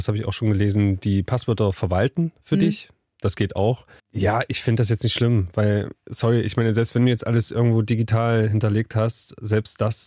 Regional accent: Wolfen, Saxony-Anhalt, Germany; born there; ich bin zum Beispiel in Wolfen geboren.

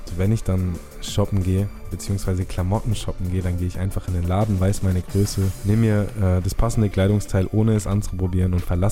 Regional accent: Southern Germany, Germany; Ich komme aus dem schönen Süddeutschland, genauer gesagt vom Bodensee.

